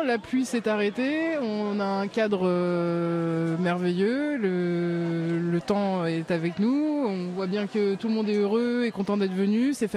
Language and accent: French; Paris, Île-de-France, France; Alors, je viens de Paris